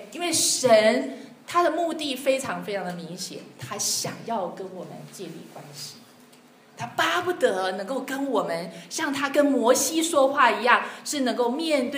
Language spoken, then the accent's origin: Chinese; Hsinchu, Taiwan; 我们以前我是在台湾新竹长大的，